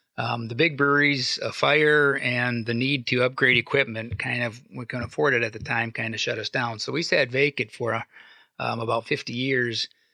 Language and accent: English; Potosi, Wisconsin, United States; I was born and raised in Potosi, lived out of the area for about 10 years, and in 1999 moved back. And so It's a small community